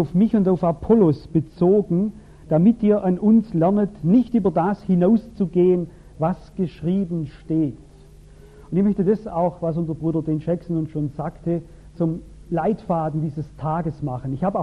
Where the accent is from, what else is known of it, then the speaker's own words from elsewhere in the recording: Albstadt, Baden-Württemberg, Germany; Es war in Albstadt, in Tailfingen, meinem Heimatort, war etwas, das ich seither nie mehr erlebt habe.